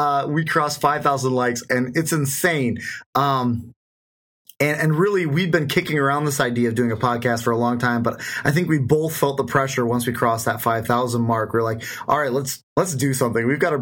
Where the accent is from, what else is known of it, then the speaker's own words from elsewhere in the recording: Iowa, United States; I've been an Iowan all my life. I am from Flyover World.